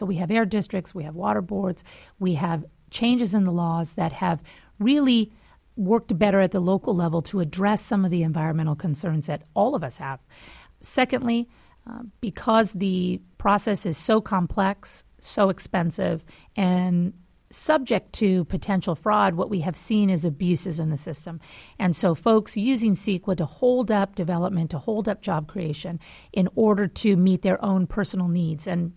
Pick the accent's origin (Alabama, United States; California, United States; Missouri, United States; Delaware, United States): California, United States; So we are from the Central Valley. We've worked in the fields. We've been farmers. And so certainly appreciate and have deep, deep-rooted Central Valley values.